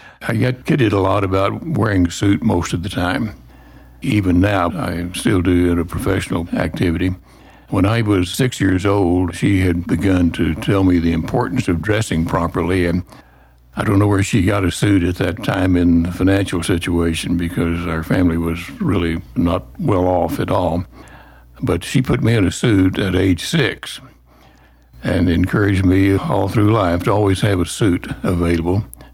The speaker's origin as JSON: {"language": "English", "town": "Ada", "region": "Oklahoma", "country": "United States", "tie": "born there", "said": "I was born in Ada in south central Oklahoma, Pontotoc County. Nice regional community."}